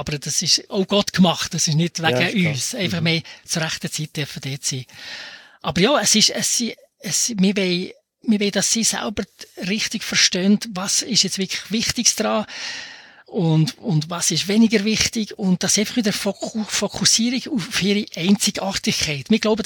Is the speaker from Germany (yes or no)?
no; Switzerland